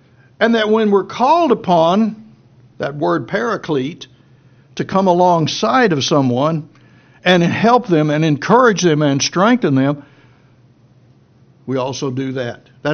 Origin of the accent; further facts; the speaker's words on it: Plainview, Texas, United States; Growing up in Plainview, Texas, it's almost that kind of talk.